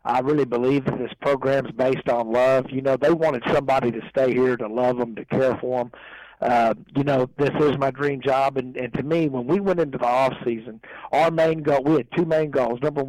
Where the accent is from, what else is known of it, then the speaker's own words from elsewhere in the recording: Plano, Texas, United States; also born or lived in Odessa; me and my brother, we are originally from Odessa, and have a lot of family from Odessa, from the Permian Basin area, you know, and pretty much grew up in that thing, you know, going back and forth between Plano, moving to Plano when I was one